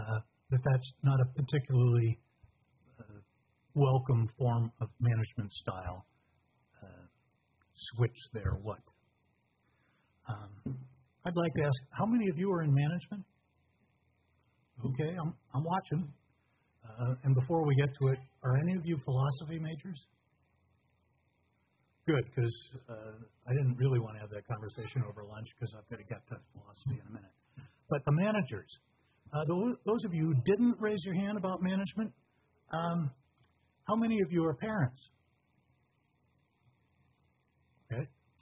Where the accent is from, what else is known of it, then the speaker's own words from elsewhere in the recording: New England, United States; and then, of course, Robert Frost, because I grew up in New England.